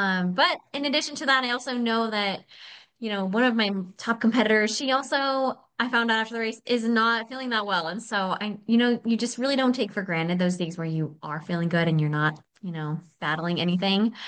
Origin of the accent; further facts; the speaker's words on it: United States; So Los Angeles 2028, I think, is a huge, huge event on my radar, especially as an American.